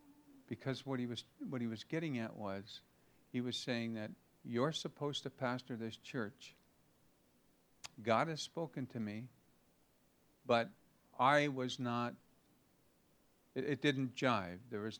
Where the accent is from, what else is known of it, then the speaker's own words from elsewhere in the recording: England, United Kingdom; Now, I'm English, and we were in places that there, honestly, there are people who cannot speak a word of English.